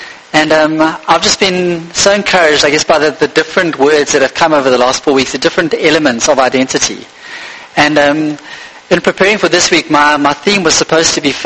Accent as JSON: {"language": "English", "region": "Scotland", "country": "United Kingdom", "said": "in my case, I'm Scottish"}